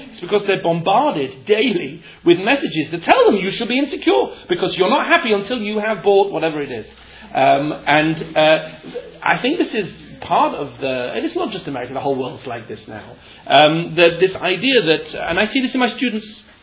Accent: England, United Kingdom; you listen to the radio as an English person, it really hits me.

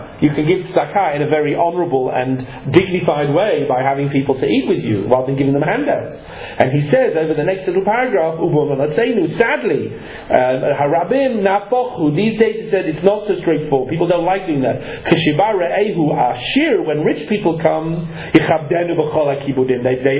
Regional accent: England, United Kingdom; I'm not very good at this. I'm English, you see.

